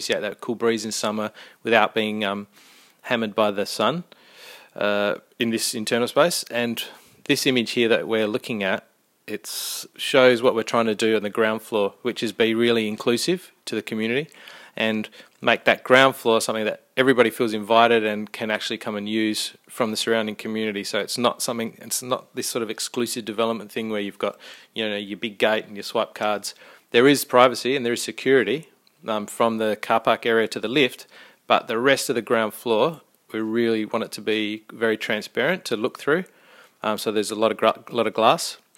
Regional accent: Athens, Attica, Greece; now in Australia; And when I looked at my family growing up in Athens and places like that, and all these kids are in apartments

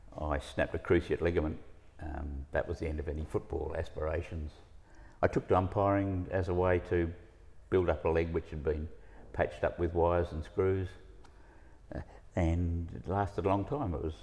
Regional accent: Fremantle, Western Australia, Australia; I like most kids growing up in Fremantle, I was going to be a champion something or other.

